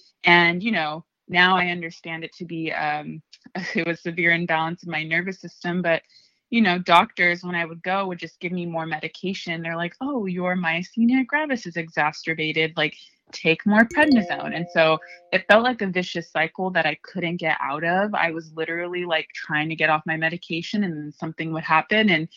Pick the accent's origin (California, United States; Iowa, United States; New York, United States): California, United States; I'm from Ventura County.